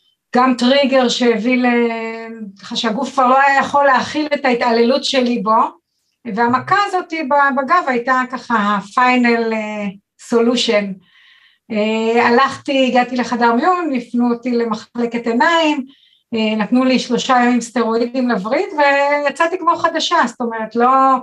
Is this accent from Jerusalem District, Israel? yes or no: no; Machanayim, Northern District, Israel; אוקיי, אז אני מקיבוץ מחניים, נולדתי כאן, אבל חזרתי לגור פה